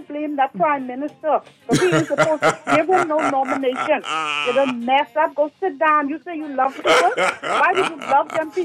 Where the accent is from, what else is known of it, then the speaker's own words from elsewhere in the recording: Abrams Bay, Mayaguana, Bahamas; know that man hailed from Abrams Bay, McGuana. I know him personally.